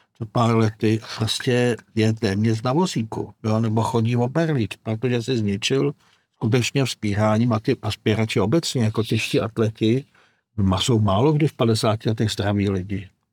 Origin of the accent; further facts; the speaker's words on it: Karlovy Vary Region, Czechia; Já jsem ze Sokolovska, tam byl velmi populární sport spírání.